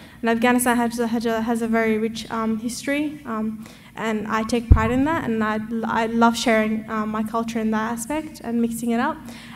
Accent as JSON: {"language": "English", "country": "Australia", "tie": "born or raised there", "said": "Growing up in Australia was very interesting."}